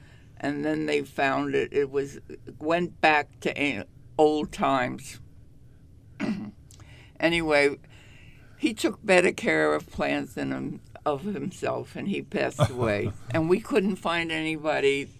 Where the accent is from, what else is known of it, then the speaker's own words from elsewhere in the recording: Bronx, New York, United States; I mean, growing up in the Bronx, I knew, you know, what a tree looked like and such.